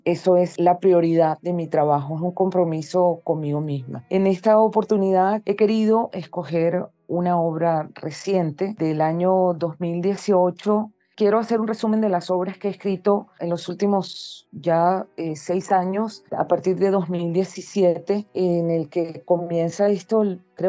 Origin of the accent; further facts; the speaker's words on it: Venezuela; como dijo … compositora venezolana, residente en mi país.